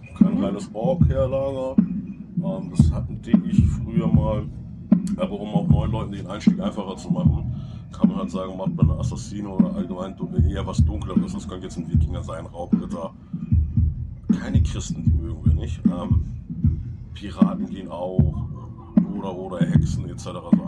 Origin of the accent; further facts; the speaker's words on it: Hamburg, Germany; ich komme aus Hamburg